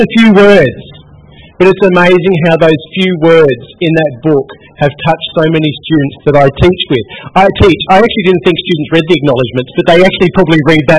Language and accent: English; Gympie, Queensland, Australia; I returned to my hometown of Gympie.